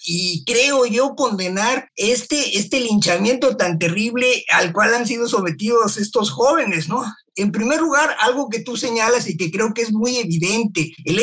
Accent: Mexico; Yo no tenía ninguna aspiración de quedarme a vivir en Estados Unidos, ¿no? Francamente, había cosas que yo extrañaba mucho de México

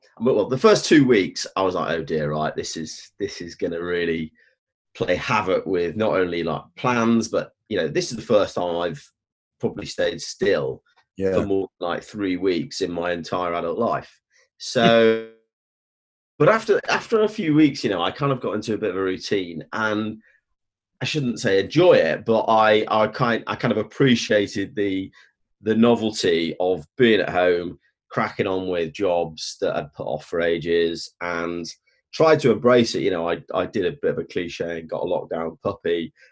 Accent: Stoke-on-Trent, West Midlands, United Kingdom; I grew up in Stoke-on-Trent in the early 80s. Both my parents are teachers.

